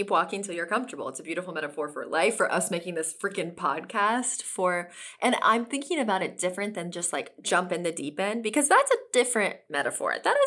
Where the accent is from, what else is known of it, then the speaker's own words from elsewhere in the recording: Oklahoma, United States; now in Los Angeles, United States; I mean, I'm from Oklahoma originally. There's no freaking oceans to jump waves in.